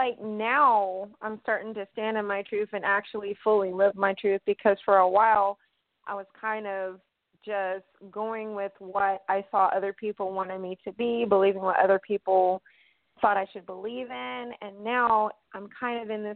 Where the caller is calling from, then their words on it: Atlanta, Georgia, United States; Hey, Adam. … I'm calling from Atlanta.